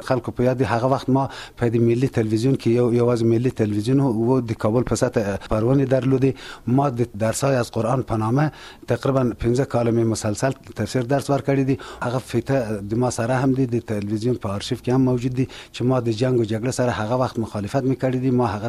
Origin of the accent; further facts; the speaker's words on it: Ghor, Afghanistan; زه د غور ولایت اوسیدونکی یم. ابتدایي مکتب می د غور ولایت تر شپږم پورې لوستل دي